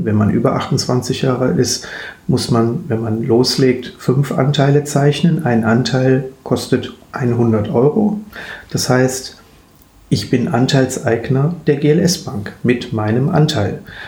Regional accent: Duisburg, North Rhine-Westphalia, Germany; born there; Dazu muss ich mich jetzt erstmal als Nicht-Bochumer, sondern als gebürtiger Duisburger, der tatsächlich nur seine 8-9 Arbeitsstunden am Tag in Bochum verbringt, outen.

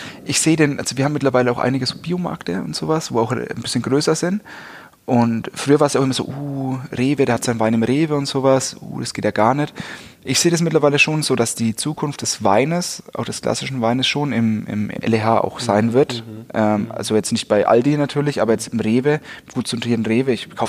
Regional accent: Bavaria, Germany; Also das merke ich halt als Franke auch, weil wir als Franken, wir sind ja immer schon die Underdogs.

